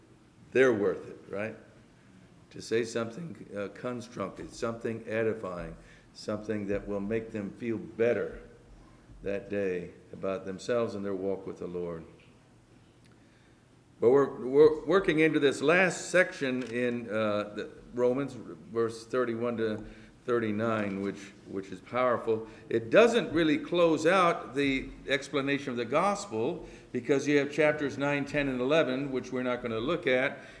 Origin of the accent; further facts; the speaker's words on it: Northeast, United States; I'm from the Northeast, but northern part of the country, but I hadn't been in the North Central.